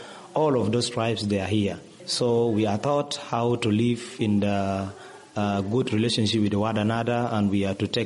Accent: Central Equatoria, South Sudan; I'm coming from Central Equatoria. I'm from Bari.

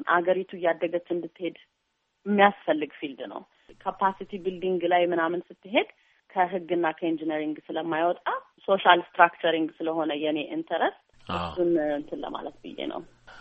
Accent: Addis Ababa, Ethiopia; moved away as an adult; now in United States; ከኦሪጂናሊ ከአዲስ አበባ ነው የመጣሁት። አሜሪካ ስኖር 4 ዓመት ሆነኛል።

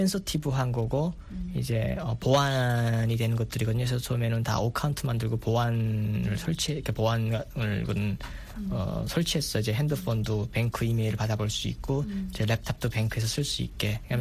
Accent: North Korea; 나는 내가 북한에서 왔다는 소리 안 했거든요.

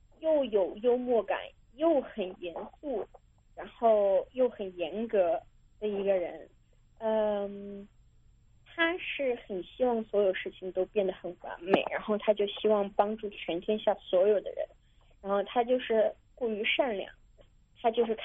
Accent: Beijing, China; 我虽然是在北京出生长大，但是我自己都可以感受到有些时候的不公待遇

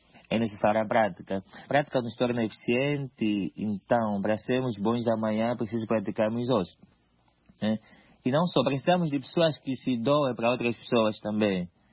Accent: Cazenga, Luanda, Angola; escolhi o Cazenga porque é lá onde eu nasci, é lá onde eu cresci

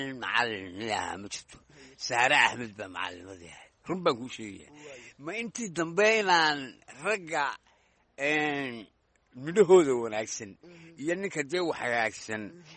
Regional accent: Hargeisa, Woqooyi Galbeed, Somalia; born there; waxaan ku dhashay Hargeysa

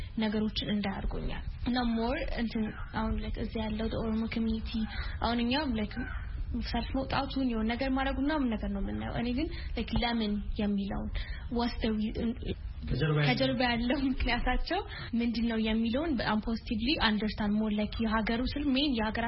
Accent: Addis Ababa, Ethiopia; እኔ አዲስ አበባ ነው ተወልጄ የሚያደኩት

